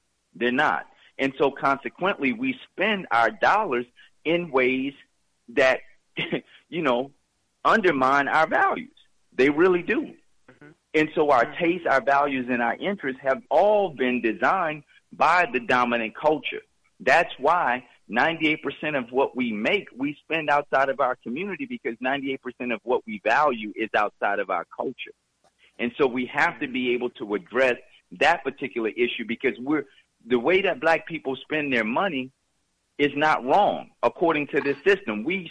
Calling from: Atlanta, Georgia, United States; calling from Atlanta.

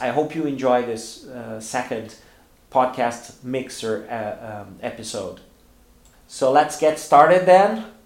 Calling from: Porto Alegre, Rio Grande do Sul, Brazil; English is a second language

